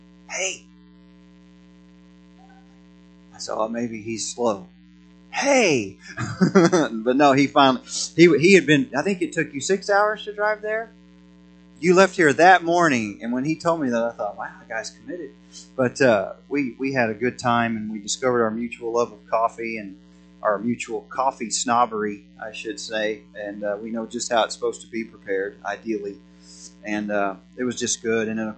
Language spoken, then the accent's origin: English; Oklahoma, United States; now in Idaho, United States; So I'm from Oklahoma originally. We're not from Idaho, and if you hear detect the accent, that's why, because they don't have that in Idaho.